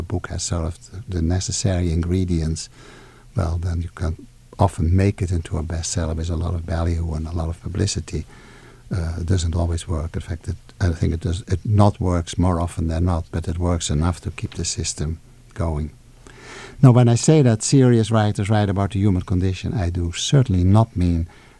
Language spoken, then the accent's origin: English; Indonesia; English is a second language; My first novel took many years to get published because here I was arriving from Indonesia and not even with English as my mother language.